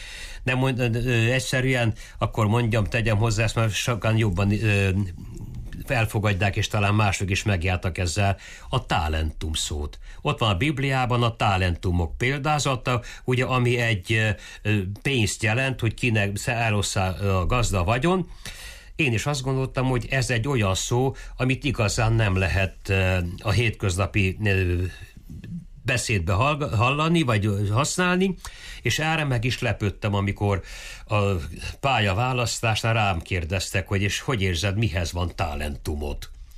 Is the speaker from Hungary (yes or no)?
no; Póka, Mureș County, Romania; Pókában születtem és nőttem fel. A Marostól nem messze, a mezőség szélén egy olyan 7-800 lelkes tiszta magyar faluba, tehát én magyar nyelven tanultam